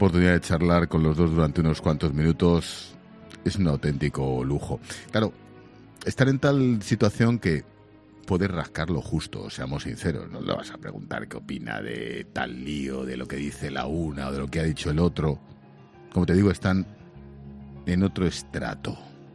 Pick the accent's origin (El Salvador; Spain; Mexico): Spain; Digo nosotros como españoles.